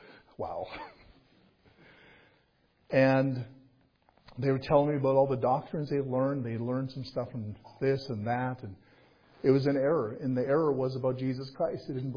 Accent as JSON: {"language": "English", "town": "Winkler", "region": "Manitoba", "country": "Canada", "tie": "born or raised there", "said": "I grew up in Winkler"}